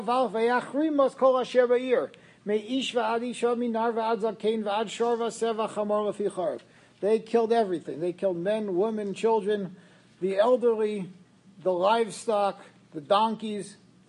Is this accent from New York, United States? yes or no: yes; New York, United States; I said, "Listen, I know I'm a New Yorker and you're clearly not, but is there a reason why we're waiting?"